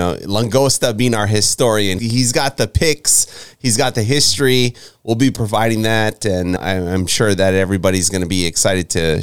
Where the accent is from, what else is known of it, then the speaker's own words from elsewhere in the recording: Maui, Hawaii, United States; But I was born and raised in Hawaii, born on the island of Maui.